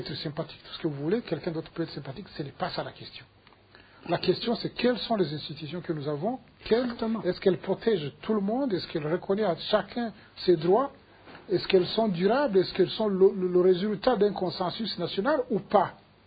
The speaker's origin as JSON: {"language": "French", "country": "Burundi", "said": "savoir qu'on est tous des Barundis qui aspirent à la dignité comme n'importe quel autre être humain."}